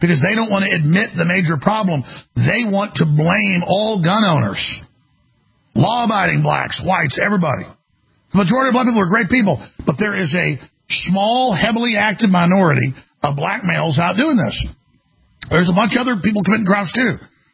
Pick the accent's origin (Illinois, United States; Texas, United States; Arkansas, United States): Texas, United States; Dallas; I say Dallas, I'm from Dallas.